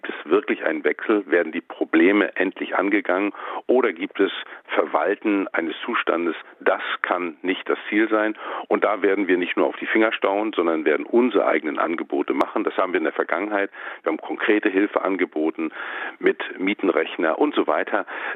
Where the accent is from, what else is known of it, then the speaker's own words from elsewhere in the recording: Mecklenburg-Vorpommern, Germany; Ich kenne das auch bei mir aus meiner Heimat in Mecklenburg-Vorpommern